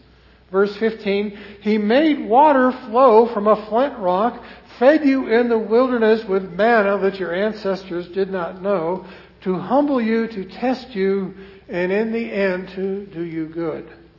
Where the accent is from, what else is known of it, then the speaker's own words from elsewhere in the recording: Virginia, United States; was younger and growing up in Northern Virginia, Old Rag, a mountain in the Shenandoah National Forest, was one of my favorite places to go hiking and camping.